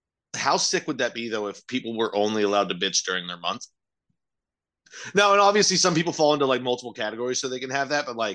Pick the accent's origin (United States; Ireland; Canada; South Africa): Ireland; I think I would also get March, though, because I'm Irish.